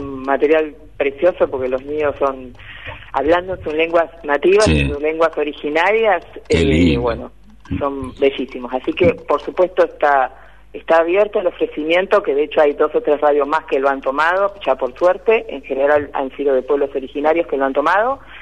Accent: Pinamar, Buenos Aires Province, Argentina; now in Buenos Aires, Argentina; Yo soy de Pinamar, estaba trabajando en medios de Pinamar, y acá en Buenos Aires estaba trabajando en AGPEVA.

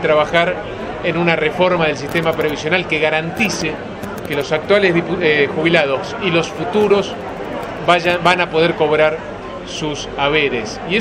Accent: Tierra del Fuego, Argentina; Yo vengo de Tierra del Fuego

